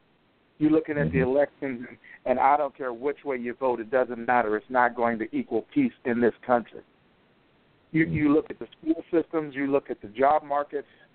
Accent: Topeka, Kansas, United States; now in Bloomington, United States; I live in Bloomington, Illinois, just south of Chicago, where you're at. I'm originally from Topeka, Kansas. That's where I was born and raised.

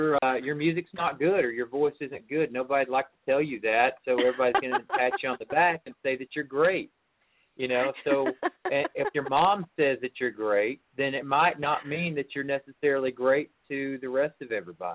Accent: Chattanooga, Tennessee, United States; because my hometown didn't really have a country music scene. I'm from Chattanooga, Tennessee area.

